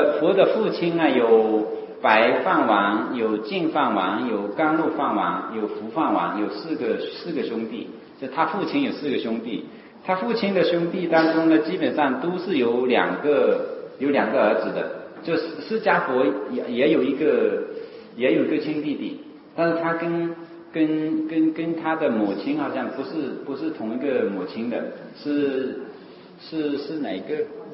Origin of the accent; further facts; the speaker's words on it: China; 那我们中国人就知道，这种马马虎虎就是马马虎虎呗